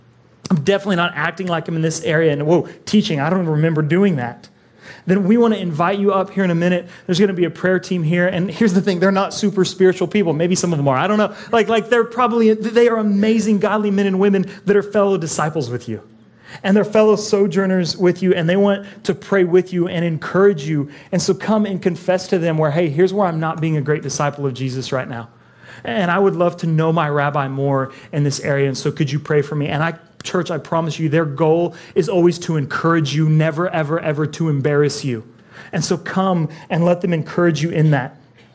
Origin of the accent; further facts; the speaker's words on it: Amarillo, Texas, United States; I'm a dude from Amarillo, Texas with zero surf culture.